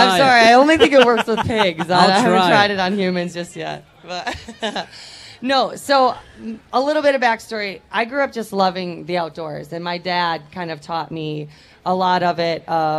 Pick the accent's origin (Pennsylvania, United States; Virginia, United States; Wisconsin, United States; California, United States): Wisconsin, United States; also born or lived in Michigan; now in Minnesota, United States; I came from Michigan, but I'm from Wisconsin. So I was Wisconsin, Michigan, now Minnesota.